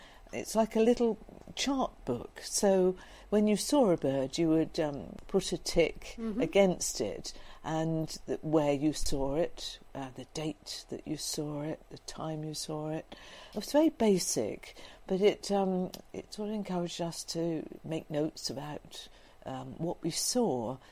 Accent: South East England, United Kingdom; And so you could say we grew up in Hampshire, close to the New Forest, or in the New Forest

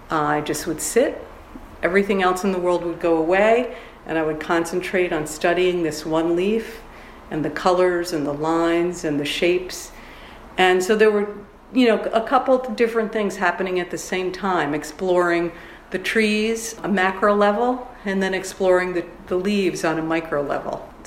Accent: Livingston, New York, United States; I grew up in Columbia County on a farm, a dairy farm.

